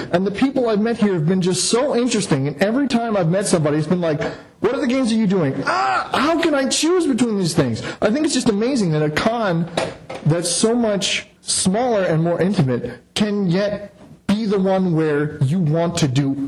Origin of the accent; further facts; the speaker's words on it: West Hartford, Connecticut, United States; I'm down here from West Hartford, Connecticut.